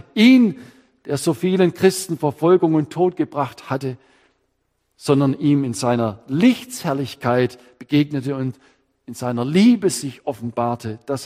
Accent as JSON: {"language": "German", "region": "Baden-Württemberg", "country": "Germany", "said": "Könnte sagen, als Schwabe"}